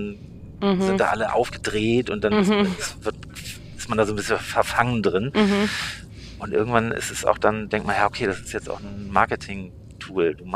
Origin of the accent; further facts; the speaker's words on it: Hamburg, Germany; irgendwie kommen wir aus Hamburg und sind irgendwelche Typen, die damit gar nichts zu tun haben